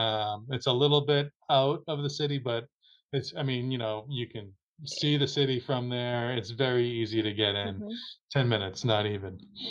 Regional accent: Boston, Massachusetts, United States; oh, where are you from? I'm from Boston.

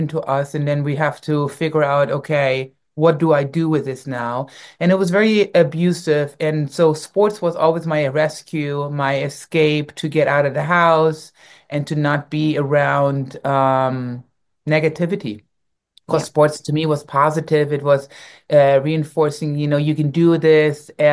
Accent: Berlin, Germany; I grew up in Berlin, Germany, West Berlin

